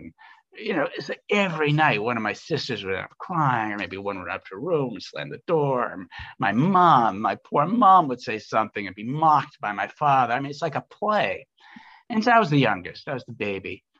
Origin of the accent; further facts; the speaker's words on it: Newton, Massachusetts, United States; I grew up, not surprisingly, I grew up in Newton, Mass.